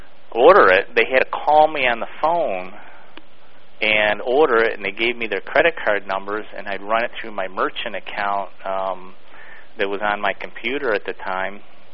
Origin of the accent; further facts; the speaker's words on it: Utica, New York, United States; also born or lived in Boston; Well, I was born in Utica, New York in 1957. So if you add up the years, you can tell how old I am. And I lived here for most of my life.